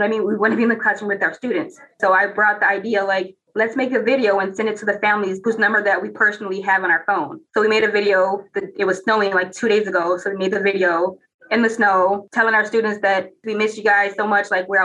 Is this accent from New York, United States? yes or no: no; Minneapolis, Minnesota, United States; I grew up in Minneapolis Public Schools District, and I don't remember seeing any educators that look like me.